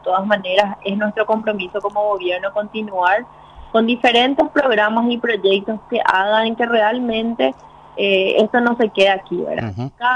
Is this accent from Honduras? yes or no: no; Paraguay; recuperar aquello que nos pertenece como identidad y como paraguayos.